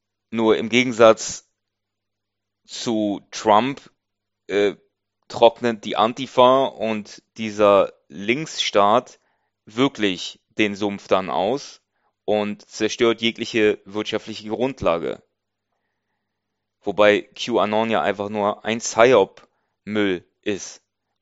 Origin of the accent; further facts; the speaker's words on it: Germany; Ich bin in der BRD aufgewachsen